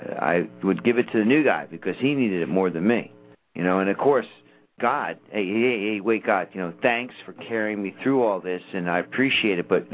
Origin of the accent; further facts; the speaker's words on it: Ireland; I'm Irish.